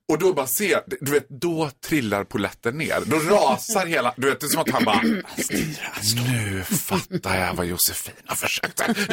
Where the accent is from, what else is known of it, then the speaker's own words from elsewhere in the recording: Borlänge, Dalarna County, Sweden; Vi är barndomsvänner från Borlänge. Han var ju lite från, han var ju från the right side of the track och jag var från the wrong side of the track. Mm. Så jag var lite mer från Borlänges mer utsatta områden, som man säger.